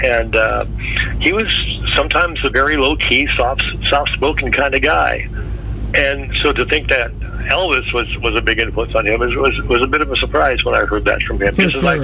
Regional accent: Welland, Ontario, Canada; growing up in the Welland area and working in Welland

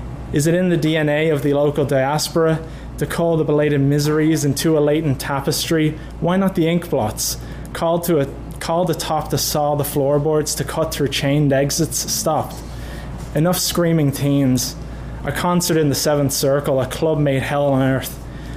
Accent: Dublin, Leinster, Ireland; I'm from Ireland, I'm from Dublin in Ireland, specifically I'm from a little town in a little neighborhood called Coolock

